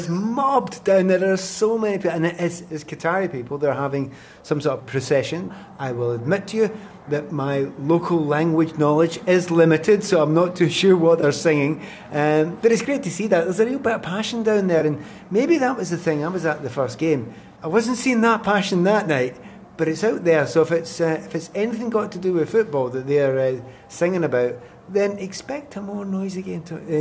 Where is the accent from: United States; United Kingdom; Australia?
United Kingdom; Scotland; And my father would have wanted me to play for Ireland, because that's the background of my family, but I felt very much Scottish.